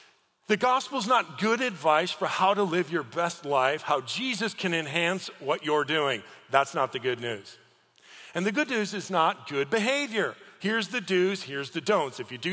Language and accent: English; Chicago, Illinois, United States; I'm from Chicago. Like, our team suck. I mean, I love Chicago